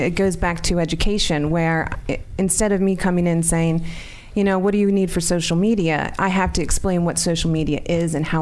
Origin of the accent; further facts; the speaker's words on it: Horsham, Pennsylvania, United States; I grew up in Horsham, Pennsylvania.